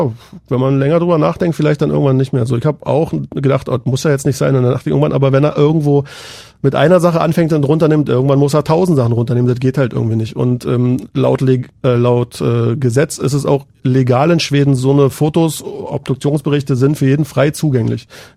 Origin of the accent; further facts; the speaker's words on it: Berlin, Germany; Bin Berliner.